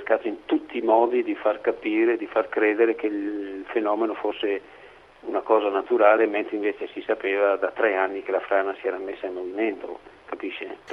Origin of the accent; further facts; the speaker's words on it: Longarone, Veneto, Italy; Longarone e quello che ho visto è stato un trauma che mi rimane per tutta la vita. Non c'era più il mio paese